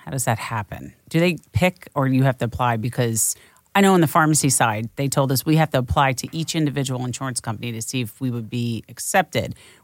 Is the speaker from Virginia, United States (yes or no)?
no; Philadelphia, Pennsylvania, United States; now in Washington Township, United States; I'm a New Jerseyan. You know, I was originally from South Philly. We share the same background. You know, I live in Washington Township in South Jersey.